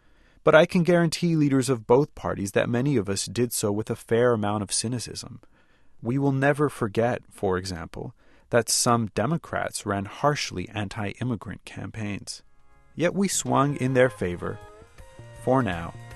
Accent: California, United States; I'm from California, a Mexican American. We don't eat the same food, we don't listen to the same music, and we don't even speak the same form of Spanish. My Spanish is an anglicized Mexican Spanglish.

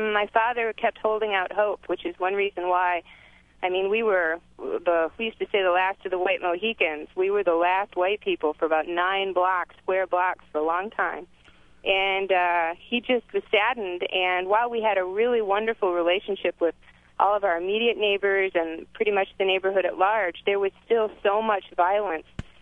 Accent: Benton Harbor, Michigan, United States; now in Indianapolis, United States; I grew up in Benton Harbor, actually, on the between Bishop and Jennings on Empire.

